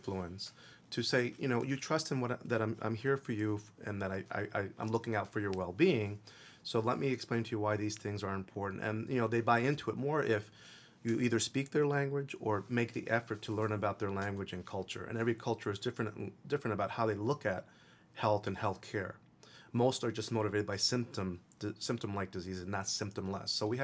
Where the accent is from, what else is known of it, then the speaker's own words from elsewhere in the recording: Queens, New York, United States; also born or lived in Colombia; to the States when I was quite young, Queens, New York, when I was four. So I was schooled in the U.S. But I'm actually born from Colombia and still have a lot of family there.